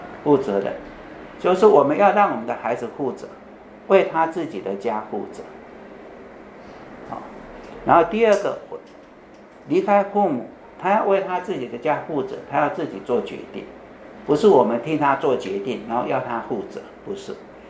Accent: China; 我们基督徒，特别我们中国人比较麻烦，我们抓孩子抓太紧。

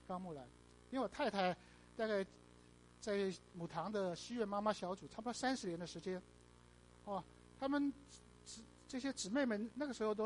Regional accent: Taipei, Taiwan; also born or lived in Shanghai, China / Hong Kong; 阿拉上海人啊，我是上海生的，可是我只会那一句话啊，其他就不会了。可是生出来以后就逃到香港，然后最后辗转逃到台湾来啊，在台北住下来啊。

